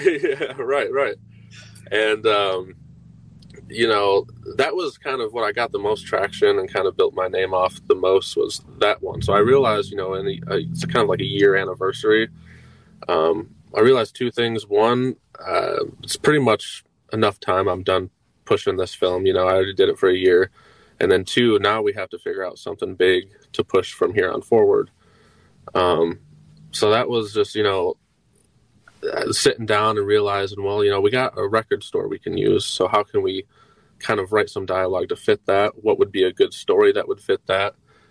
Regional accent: Monroe, Michigan, United States; Yeah. Born and raised right where, you know, it's Prometica now, but when I was there, you know, it's Mercy to me.

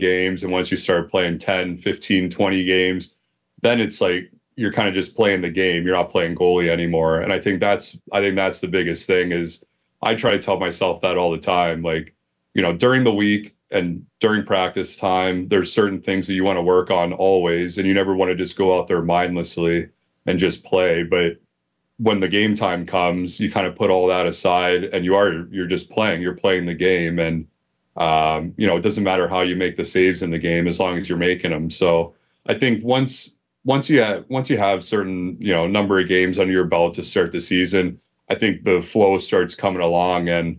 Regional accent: Pennsylvania, United States; I still have a soft spot for the Pens. I like watching Crosby because of, my hometown team when I was growing up.

